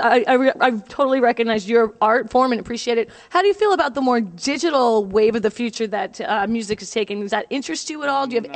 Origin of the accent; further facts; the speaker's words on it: New York, United States; Oh, I'm from New York.